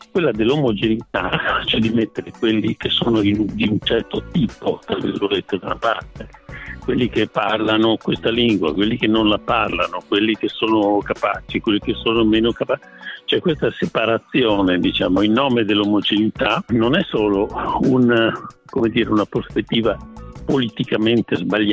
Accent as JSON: {"language": "Italian", "country": "Ukraine", "second_language": "Italian", "said": "perché io vengo dall'Ucraina"}